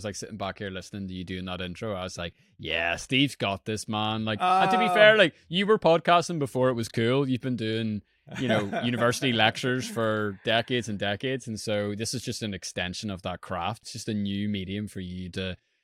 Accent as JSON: {"language": "English", "town": "Belfast", "region": "Northern Ireland", "country": "United Kingdom", "said": "I'm a writer. I'm a podcaster from Belfast, Northern Ireland."}